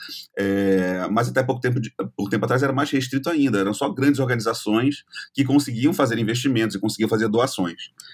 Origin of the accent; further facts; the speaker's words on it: Rio de Janeiro, Brazil; Eu tenho 46 anos de idade, né? Sou carioca.